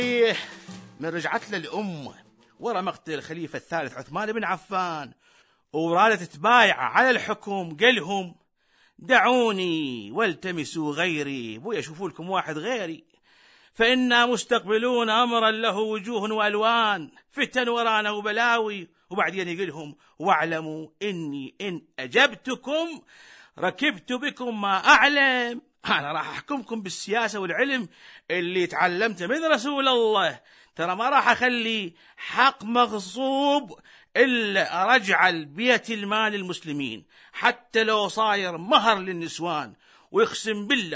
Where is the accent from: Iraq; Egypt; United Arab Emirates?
Iraq; واللي عاصمته وين؟ بلدنا العراق. وحي الله العراق